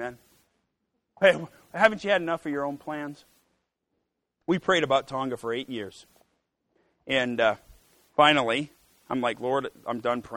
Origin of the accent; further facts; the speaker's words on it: United States; I'm an American. I was raised on Cheetos and Scooby-Doo, and I need all the prayer I can get, you know.